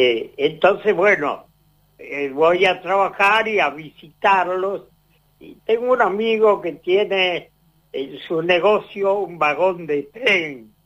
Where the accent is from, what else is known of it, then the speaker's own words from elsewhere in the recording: Argentina; yo soy argentino